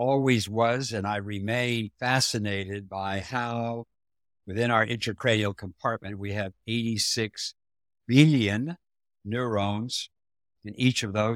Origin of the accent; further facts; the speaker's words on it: Bridgeport, Ohio, United States; I grew up in Bridgeport, Ohio. About 3,500 people, 12 bars, and 35 dogs.